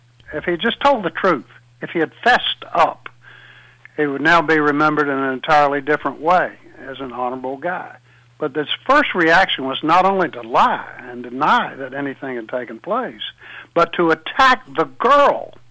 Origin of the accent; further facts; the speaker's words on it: the South, United States; And I'm a Southerner.